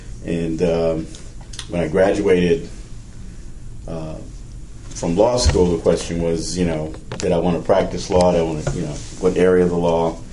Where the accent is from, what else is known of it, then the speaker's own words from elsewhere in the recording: Louisville, Kentucky, United States; Well, I grew up in Louisville, Kentucky, and left Louisville, went away to college in New Hampshire